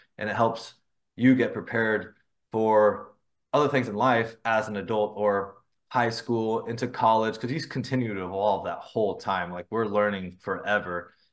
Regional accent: Brea, California, United States; So I am back in my hometown, so Brea Fullerton area in California.

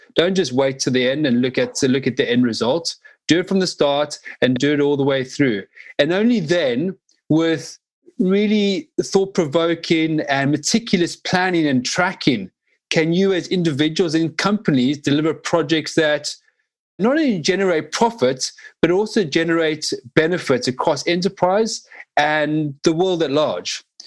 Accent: Johannesburg, Gauteng, South Africa; I remember growing up in South Africa, in Johannesburg in the 80s and 90s.

